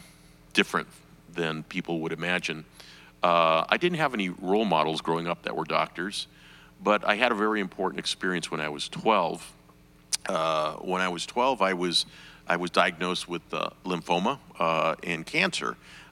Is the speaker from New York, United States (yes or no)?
no; Los Angeles, California, United States; also born or lived in Miami; I grew up in Los Angeles. I was born in Florida, in Miami